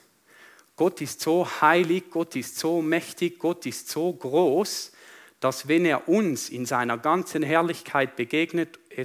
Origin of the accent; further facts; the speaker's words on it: Switzerland; Und zwar, ich bin Schweizer und somit guter Demokrat.